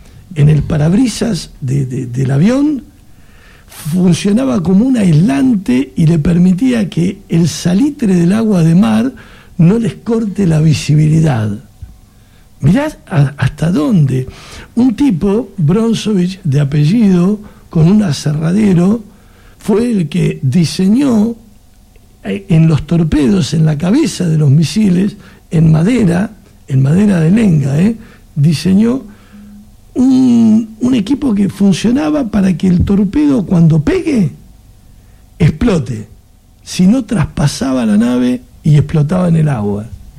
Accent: Ituzaingó, Buenos Aires Province, Argentina; also born or lived in Morón; Nací en Morón y fui criado en Ituzaingó.

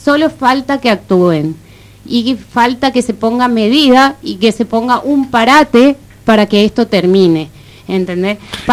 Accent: Formosa, Argentina; Nosotros somos oriundos de Formosa Capital, no somos ningún paraguayo como ellos dicen, nosotros somos argentinos nacidos en Formosa Capital.

